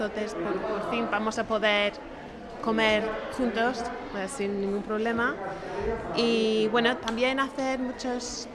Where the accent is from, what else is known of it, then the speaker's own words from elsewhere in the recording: United Kingdom; Spanish is a second language; Y yo soy británica y bueno, lo noto mucho.